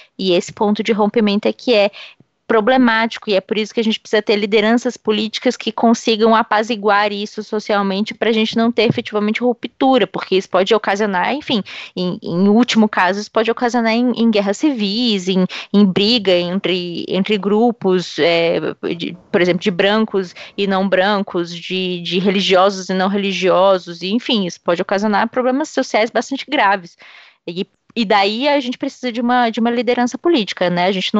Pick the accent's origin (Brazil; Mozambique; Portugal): Brazil; E nós somos, nós brasileiros, nós somos bastante paternalistas nesse sentido